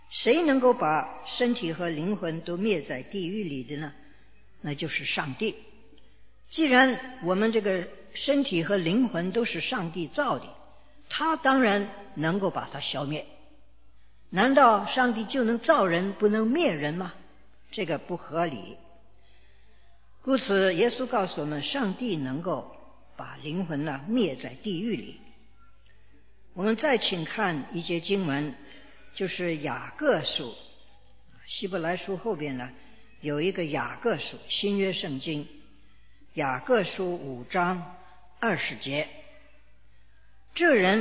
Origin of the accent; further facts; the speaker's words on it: China; 我们中国人呢也没有人给他们上过这一门课